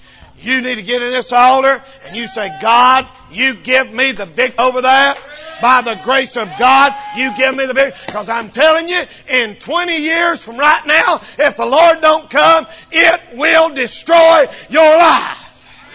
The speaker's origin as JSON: {"language": "English", "region": "North Carolina", "country": "United States", "said": "I'm a redneck from the South, and I'm Southern, and I'm from North Carolina, and all of that."}